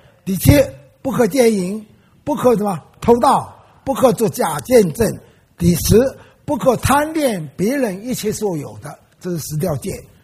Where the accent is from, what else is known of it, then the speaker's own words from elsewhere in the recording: Wenzhou, Zhejiang, China; 我是温州人，温州是浙江省的一，温州府有六县